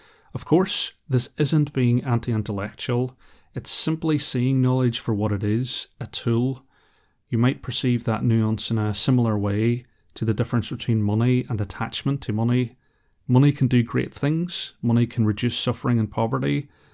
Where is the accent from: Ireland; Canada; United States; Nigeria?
Ireland; I'd brought a bottle of sun cream with me because, well, I'm Irish